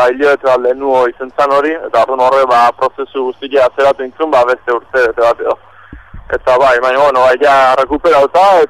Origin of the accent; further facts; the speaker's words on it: Azpeitia, Basque Country, Spain; hiru geha Azpeiti harrak